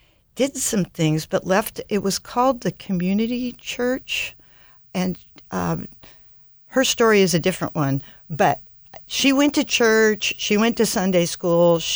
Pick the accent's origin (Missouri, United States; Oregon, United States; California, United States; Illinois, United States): California, United States; Berkeley; Okay, so I grew up, I was born in Berkeley.